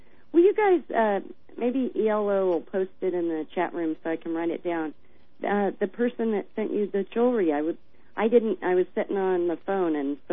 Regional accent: Missouri, United States; Hey, I'm from Missouri.

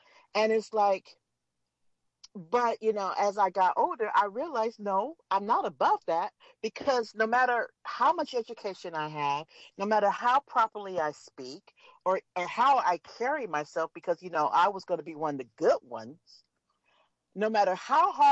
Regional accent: Los Angeles, California, United States; I grew up in West LA.

